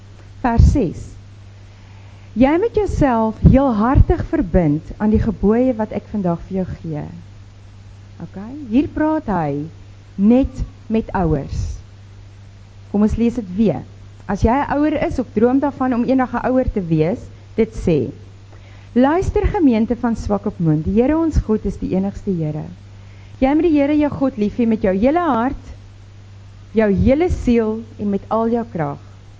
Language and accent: Afrikaans; Western Cape, South Africa; Nou ek het in die Koue Bokkeveld groot geword en die van julle wat die Koue Bokkeveld ken, weet daar's net dit Toys en Van der Merwes.